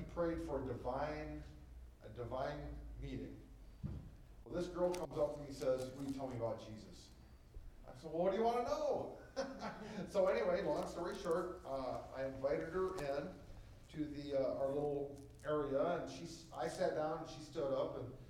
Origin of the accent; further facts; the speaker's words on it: Rockford, Illinois, United States; Well, I'm from Rockford. She's from Rockford. And we're in Kirkland.